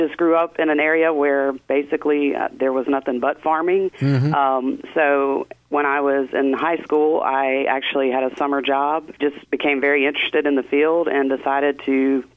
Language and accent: English; Mississippi, United States; moved away as an adult; I am originally from the Mississippi Delta. Prior to moving to North Carolina in 2001, I worked with Delta and Pineland Company in cotton and soybean seed research.